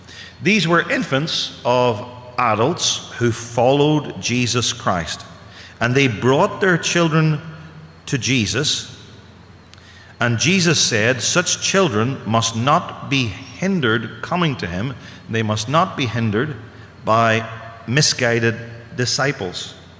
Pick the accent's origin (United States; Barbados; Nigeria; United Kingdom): United Kingdom; I come from the United Kingdom, so I ask for your forgiveness for my lapse of speech.